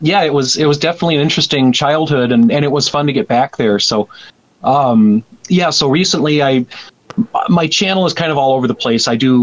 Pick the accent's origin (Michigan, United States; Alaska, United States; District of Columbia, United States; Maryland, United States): Alaska, United States; I grew up just outside of Juneau, so on Admiralty Island. It was about a 3-hour trip to the biggest town, to Juneau, and then a 15-minute plane ride if we could afford a plane.